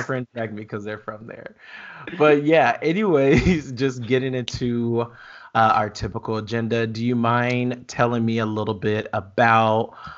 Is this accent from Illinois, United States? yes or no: yes; Illinois, United States; I mean, I'm from Southern Illinois, so I can imagine